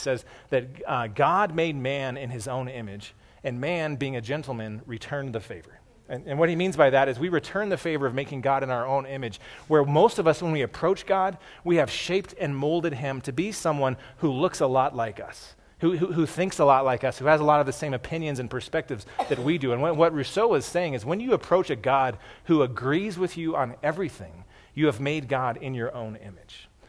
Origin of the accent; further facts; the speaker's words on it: Colorado, United States; Growing up in Colorado, though, I've had to put up with all these Broncos fans my whole life.